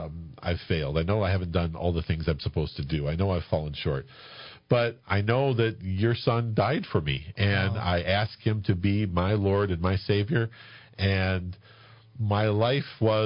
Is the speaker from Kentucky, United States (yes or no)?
no; Paw Paw, Michigan, United States; I was raised in Paw, Michigan, little town just to the west of Kalamazoo.